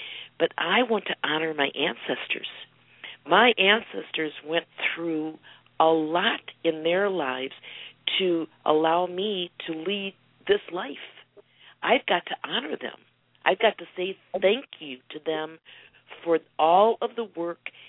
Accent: Chicago, Illinois, United States; because we grew up in Chicago. Chicago is a tough city, and there's lots of opportunities, you know, to go into a gang

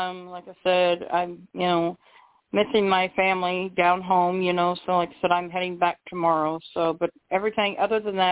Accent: Leavenworth, Kansas, United States; And everybody used to tease me when they find out I'm from Leavenworth.

